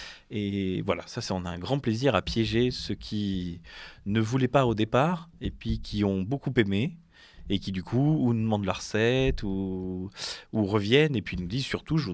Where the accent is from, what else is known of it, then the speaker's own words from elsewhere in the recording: Auvergne-Rhône-Alpes, France; je viens du Cantal, donc le centre de la France, où on fait ce qu'on appelle les mangounes, c'est-à-dire qu'on tue le cochon chaque fois chez telle ou telle personne.